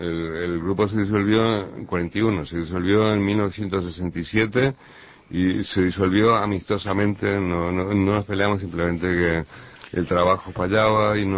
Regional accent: Uruguay; pero en fin, que soy uruguayo

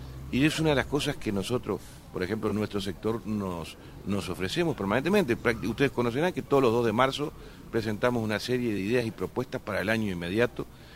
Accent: Uruguay; tenemos que transmitir como uruguayo lo que el país siempre ofreció

